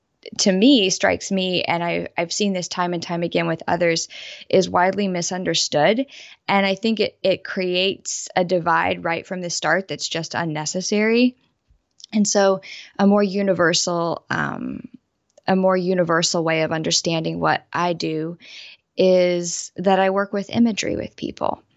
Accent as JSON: {"language": "English", "region": "Southeast", "country": "United States", "tie": "born or raised there", "said": "I was raised in the Southeast United States, and I am the oldest of five daughters."}